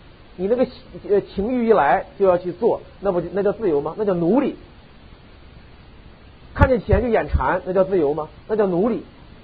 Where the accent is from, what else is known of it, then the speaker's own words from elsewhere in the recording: China; now in United States; 所以我觉得我们大陆人来到美国之后，很多人是想来发财，想来致富